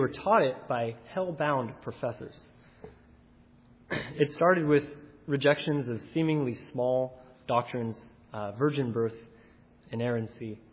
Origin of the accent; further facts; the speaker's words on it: California, United States; I grew up in California, and my home church used to be rather large, probably around 1,000 attenders on any given Sunday.